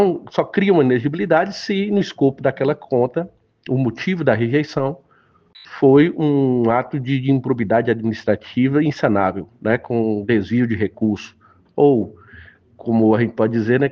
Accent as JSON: {"language": "Portuguese", "town": "Barra do Furado", "region": "Rio de Janeiro", "country": "Brazil", "tie": "born there", "said": "eu tenho um irmão, que é Luluzinho, lá de Barra do Furado também, de onde eu nasci"}